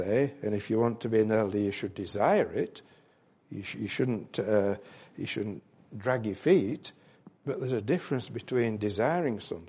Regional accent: Yorkshire and the Humber, United Kingdom; I was brought up in West Yorkshire, as you know, in the Methodist Church.

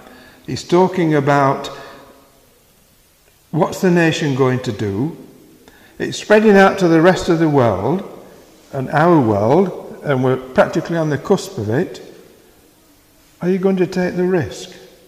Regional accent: Yorkshire and the Humber, United Kingdom; being a Yorkshireman.

